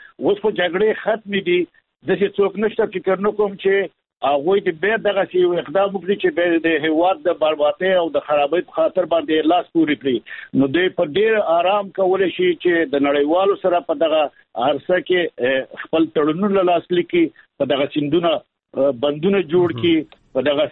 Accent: Kunar, Afghanistan; زه خپله هم د کونړ ولایت یم. کونړ یو غرنی ولایت دی.

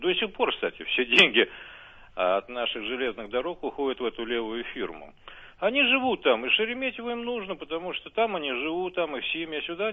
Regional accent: Moscow, Russia; Знаете, я коренной москвич, у меня здесь и бабушки жили, и дедушки, и прадедушки.

